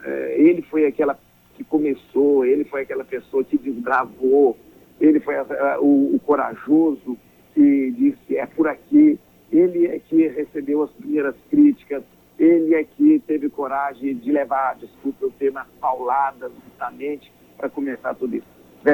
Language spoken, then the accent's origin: Portuguese; Lavras, Minas Gerais, Brazil; Então, eu sou mineiro, eu sou de uma cidade chamada Lavras, no sul de Minas Gerais.